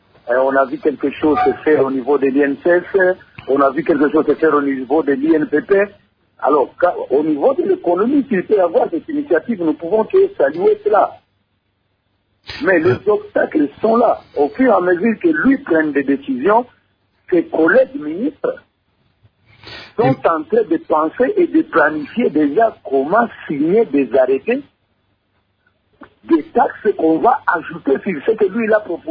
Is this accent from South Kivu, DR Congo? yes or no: yes; Bukavu, South Kivu, DR Congo; nous, les gens de Bukavu